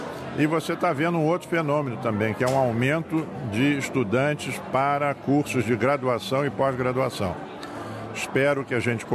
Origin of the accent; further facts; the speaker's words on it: Rio de Janeiro, Brazil; also born or lived in São Paulo / United States; Eu sou carioca, de Ipanema. Fui criado no Rio de Janeiro, depois de formado passei uns 2 anos e meio em São Paulo, já praticando direito como advogado formado, aí fui para os Estados Unidos